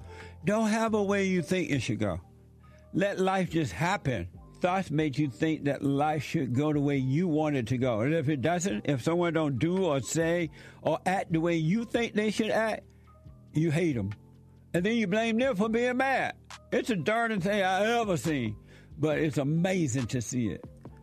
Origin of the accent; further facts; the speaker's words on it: Alabama, United States; Homeboy, he's from Russell County. I'm from Barber County.